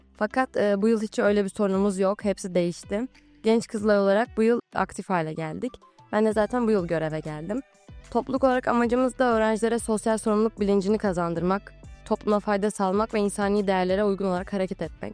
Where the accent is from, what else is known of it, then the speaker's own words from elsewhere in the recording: Tekirdağ, Turkey; Aslında Tekirdağlıyım.